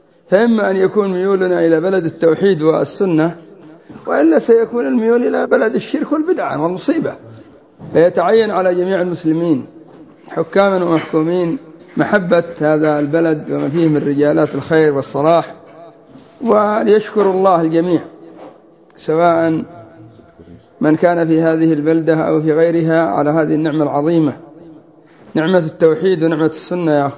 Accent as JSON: {"language": "Arabic", "country": "Yemen", "said": "يعني الأضرحة عندنا في اليمن، يعني قبر هود يزعمون أن من زاره 5 مرات أفضل من حج بيت الله الحرام"}